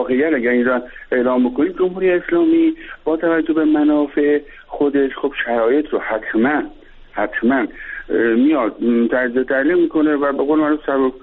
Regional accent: Iran

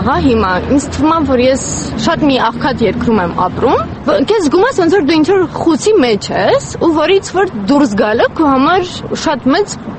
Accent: Armenia; Ու ես ինձ հոգեպես շատ ճնշված եմ զգում այն առումով, որ ես հայաստանցի եմ։

